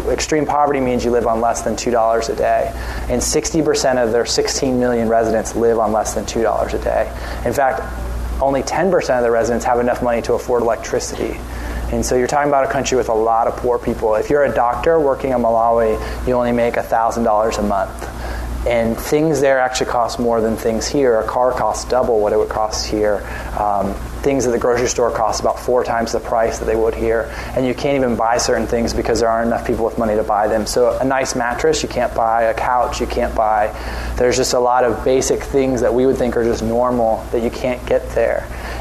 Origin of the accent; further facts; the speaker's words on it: Cape Canaveral, Florida, United States; now in Oklahoma, United States; I grew up as well in Cape Canaveral, Florida. I actually went to Cocoa Beach High